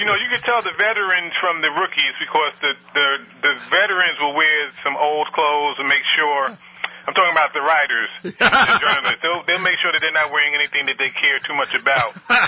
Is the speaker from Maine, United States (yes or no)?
no; Brooklyn, New York, United States; I grew up in Brooklyn, a Mets fan, and he's one of my heroes.